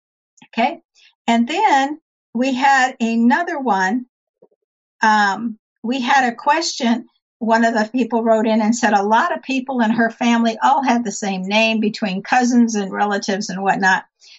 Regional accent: San Diego, California, United States; because I grew up in San Diego, and I know that that's a great city, and you can't beat the weather.

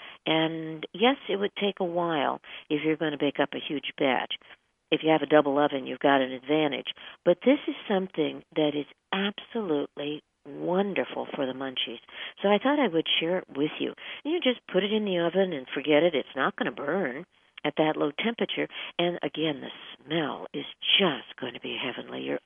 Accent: Alaska, United States; I'm going to be back in my home state as of tomorrow. So we'll be broadcasting live again from the Pacific Northwest because, as I mentioned to you earlier, I'm right here in Anchorage, Alaska

